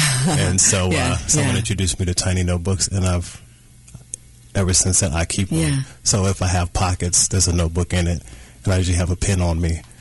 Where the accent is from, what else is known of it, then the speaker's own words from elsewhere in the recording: Texas City, Texas, United States; born there; now in Kansas City, United States; I wasn't born in Galveston. I was born in Texas City.